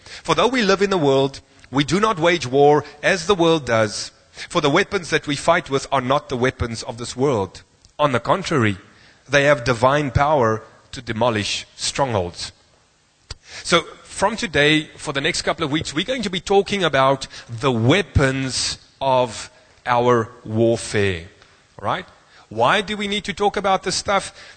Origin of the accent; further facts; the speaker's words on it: South Africa; And because we are proudly South African, and because we actually can make some decent weapons